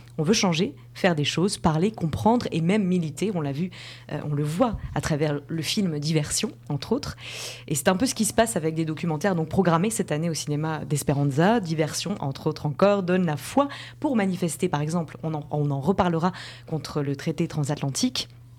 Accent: France; Oui, je suis française

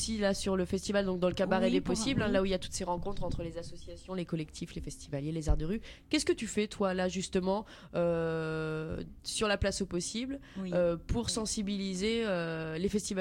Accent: France; Moi, je suis française, donc il y a des expressions belges que j'adore et que je connais pas.

